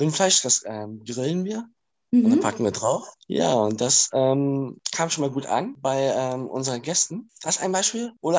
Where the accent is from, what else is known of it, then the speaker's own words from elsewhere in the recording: East Germany, Germany; Ja, weil wir sind ja im Osten aufgewachsen